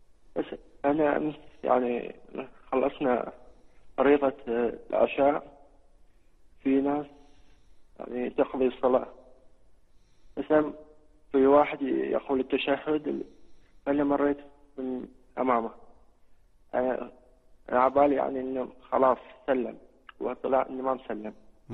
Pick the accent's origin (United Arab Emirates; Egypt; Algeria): Algeria; بالنسبة للبرنوس كما يسمى عندنا بالجزائر